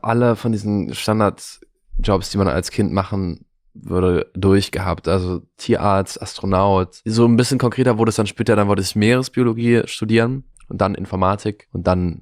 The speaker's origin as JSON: {"language": "German", "town": "Cologne", "region": "North Rhine-Westphalia", "country": "Germany", "moved": "as an adult", "said": "Nee, ich komme aus Köln eigentlich."}